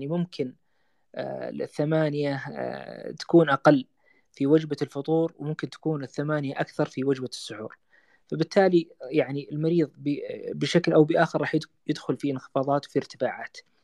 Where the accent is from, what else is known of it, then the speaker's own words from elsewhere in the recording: Saudi Arabia; أكثر شيوعاً اللي عندنا في السعودية